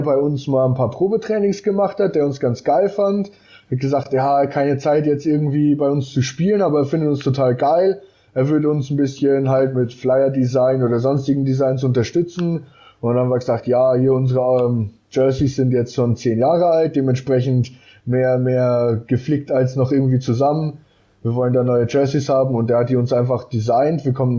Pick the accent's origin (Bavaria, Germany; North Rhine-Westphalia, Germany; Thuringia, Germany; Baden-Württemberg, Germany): Bavaria, Germany; Bayreuth; Hab mittlerweile auch 5-6 Leute hier aus meiner Heimatstadt dafür begeistern können. Sind aus Bayreuth